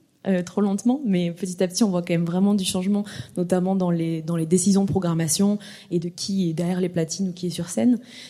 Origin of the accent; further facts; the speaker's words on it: Toulouse, Occitanie, France; Moi, j'ai grandi, je suis née à Toulouse, et j'ai grandi donc dans cette ville